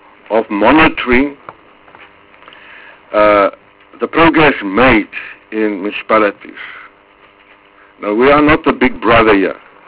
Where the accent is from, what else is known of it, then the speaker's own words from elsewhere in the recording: Northern Cape, South Africa; All the MECs, East Bay and Northwest, my neighbors, I'm from the Northern Cape. Yes, we are good neighbors.